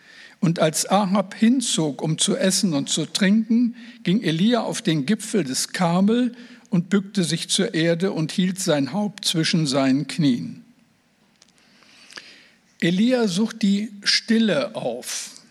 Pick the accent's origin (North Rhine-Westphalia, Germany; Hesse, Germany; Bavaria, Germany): North Rhine-Westphalia, Germany; Moers; born there; ich bin ja kein Nordlicht, ich bin im Ruhrgebiet, am Rande des Ruhrgebiets geboren, in Moers am Niederrhein.